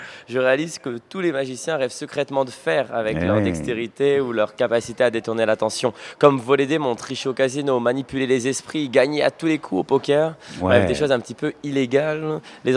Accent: Aix-en-Provence, Provence-Alpes-Côte d'Azur, France; born there; j'ai commencé la magie à 7-8 ans grâce à un petit chalet à la période de Noël qui est à Aix-en-Provence, ma ville

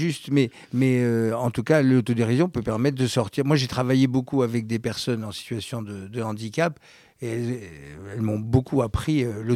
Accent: Nice, Provence-Alpes-Côte d'Azur, France; la ville où j'ai grandi, à Nice. Dans l'immeuble des années 60, avec des pieds noirs, des Italiens, des Espagnols

